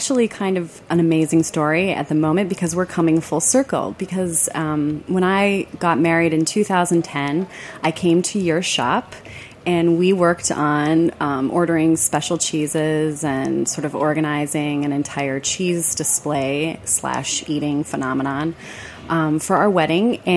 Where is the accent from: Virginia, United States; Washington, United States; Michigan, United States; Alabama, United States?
Michigan, United States; Detroit; also born or lived in Ann Arbor; I'm from the Detroit area, so I went to Michigan and I worked and lived in Ann Arbor for many years.